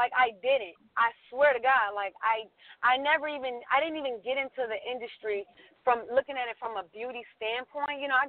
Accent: Cincinnati, Ohio, United States; You know, I'm from Cincinnati. I saw them popping up in Little Cincinnati.

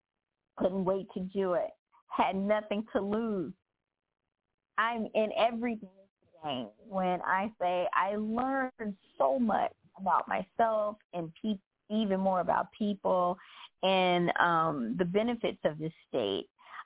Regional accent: Memphis, Tennessee, United States; I first started, of course, where I was born in my hometown of Memphis, Tennessee. But let's just say I'm a Southern girl with Cali ways.

